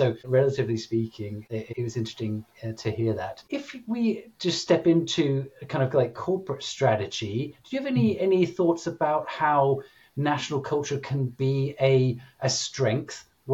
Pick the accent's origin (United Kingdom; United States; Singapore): United Kingdom; I certainly saw through my time in Korea as a British person